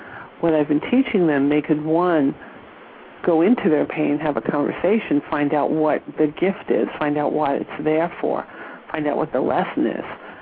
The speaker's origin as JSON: {"language": "English", "region": "New York", "country": "United States", "tie": "born or raised there", "said": "growing up in New York, I kind of knew about energy intuitively."}